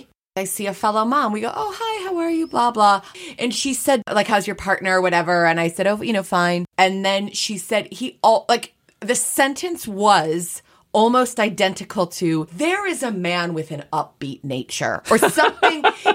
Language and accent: English; Highland Park, Illinois, United States; I'm from Highland Park, Illinois.